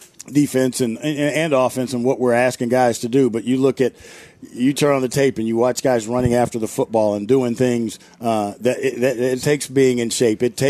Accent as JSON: {"language": "English", "town": "Houston", "region": "Texas", "country": "United States", "said": "The only thing, Houston. I'm from Houston, so"}